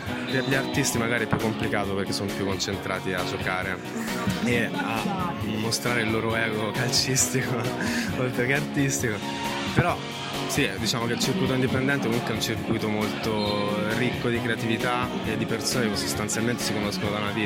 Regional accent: Arezzo, Tuscany, Italy; noi siamo di Arezzo

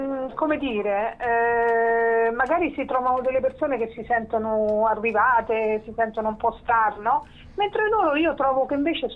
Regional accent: Camerino, Marche, Italy; Diciamo che sono un po' umbro marchigiana, perché mio padre, diciamo, era dell'Umbria, mia madre marchigiana. Io sono nata a Camerino.

